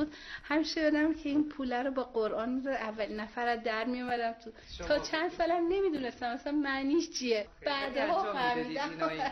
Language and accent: Persian; Tehran, Tehran Province, Iran; ما پدر و مادرم و همچنین خودم اهل تهران هستیم.